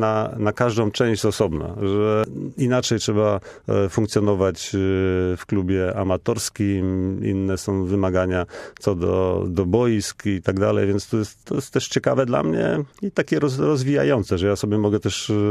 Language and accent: Polish; Gostyń, Greater Poland Voivodeship, Poland; also born or lived in Lisbon / New York; now in Poznań, Poland; Od momentu, kiedy wyjechałem z Gostynia przez Poznań, przez Lizbonę, przez do Nowego Jorku, znowu wracając do Poznania.